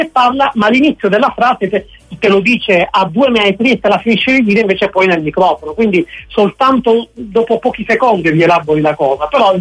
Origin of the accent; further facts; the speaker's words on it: Bari, Apulia, Italy; sono metà pugliese, sono nato e vissuto a Bari, ma da genitori e famiglia di Palermo e Pantelleria.